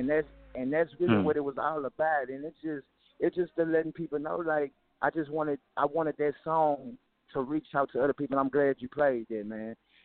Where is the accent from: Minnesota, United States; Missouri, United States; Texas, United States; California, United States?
Texas, United States; Houston; I was just proud to say I was from Houston.